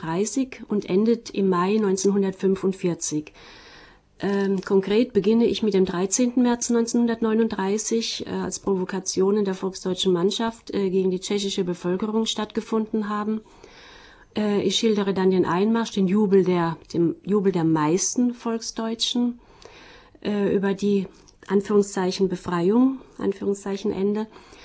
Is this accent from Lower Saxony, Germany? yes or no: no; Rhineland-Palatinate, Germany; Ich stamme aus der Pfalz und aus Rheinland-Pfalz an der französischen Grenze.